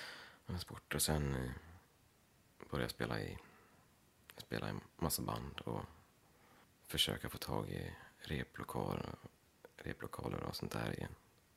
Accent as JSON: {"language": "Swedish", "town": "Leksand", "region": "Dalarna County", "country": "Sweden", "said": "jag kommer från Leksand och jag har mina föräldrar och en syster här i krokarna."}